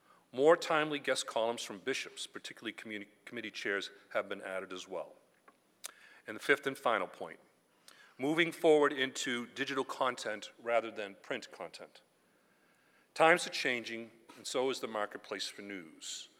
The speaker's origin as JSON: {"language": "English", "town": "Boston", "region": "Massachusetts", "country": "United States", "accent": "Boston", "said": "excuse my Boston accent just came there"}